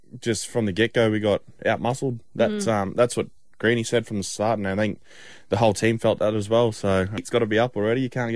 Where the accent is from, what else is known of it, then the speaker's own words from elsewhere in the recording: Queensland, Australia; as a Queenslander I am